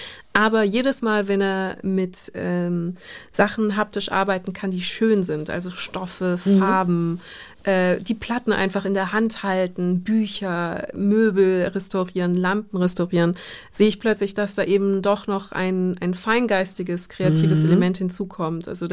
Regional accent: Munich, Bavaria, Germany; born there; Und dann haben sie es in Deutschland versucht und sind in München geblieben. Und dann bin ich hier in München geboren.

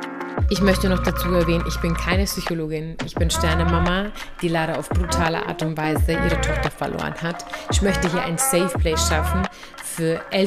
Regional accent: Bavaria, Germany; now in Austria; Deutsch-Türkin und lebe momentan im wunderschönen Oberösterreich. Also ich bin selber ursprünglich aus Bayern, ich weiß, man hört es mir nicht an. Und lebe seit circa 4,5 Jahren hier in Österreich. Mich hat die Liebe hierher verschlagen.

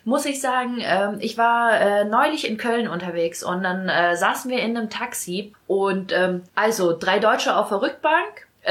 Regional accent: Ukraine; ja, ich komme aus der Ukraine.

